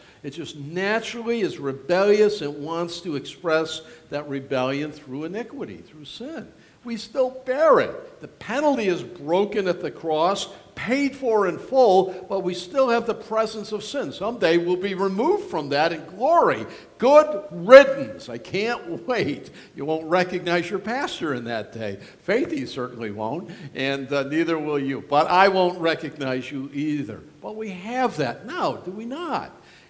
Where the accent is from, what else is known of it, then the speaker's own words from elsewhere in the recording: New York, United States; You know, I grew up on the Niagara River, and drifting is the great way that the fishermen catch muskie up there.